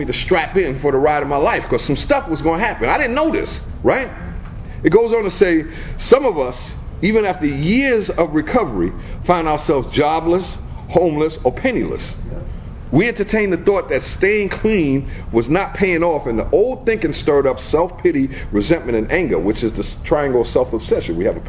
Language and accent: English; Yonkers, New York, United States; I had commitments for a Thursday in Yonkers. I'm from Yonkers.